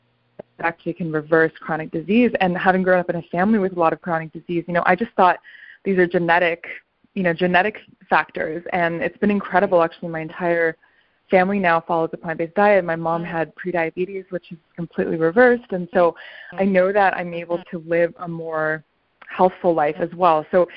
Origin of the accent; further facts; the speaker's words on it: Toronto, Ontario, Canada; also born or lived in Boston / Paris / Tel Aviv; I grew up in Toronto. I've lived in Boston. I've lived in Paris. I've lived in Tel Aviv.